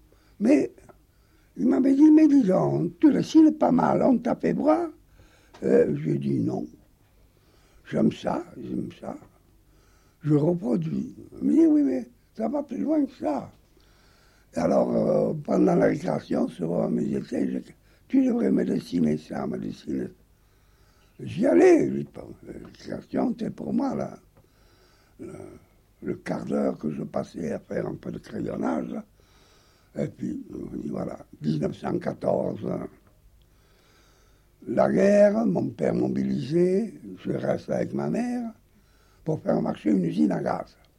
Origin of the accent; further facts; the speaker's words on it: Sarlat, Nouvelle-Aquitaine, France; j'ai été élevé à Sarlat. Toute ma jeunesse s'est déroulée dans la ville natale d'Étienne La Boétie.